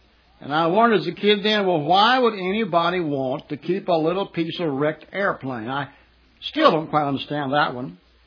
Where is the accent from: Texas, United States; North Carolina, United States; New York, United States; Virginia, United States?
Texas, United States; Houston; I grew up in the Houston area, and as a boy, I vaguely remember that there was a private airplane that crashed over on, I believe it was North McGregor or South McGregor in Houston.